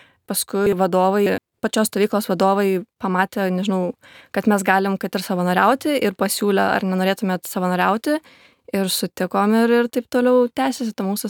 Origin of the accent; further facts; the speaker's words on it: Kupiškis, Panevėžys County, Lithuania; Iš Kupiškio, tiksliau sakant, tai iš Čiovydžių kaimo, šalia Kupiškio